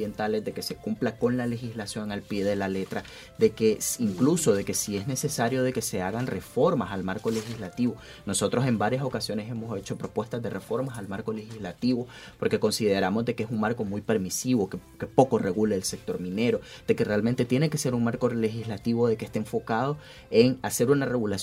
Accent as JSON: {"language": "Spanish", "country": "Nicaragua", "said": "nosotros como ciudadanos nicaragüenses tenemos derechos"}